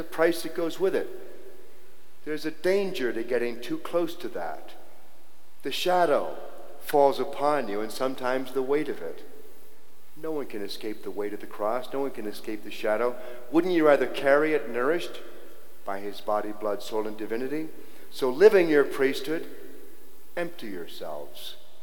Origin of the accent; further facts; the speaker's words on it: Ireland; But if I, as an Irishman, can do it, you can do it.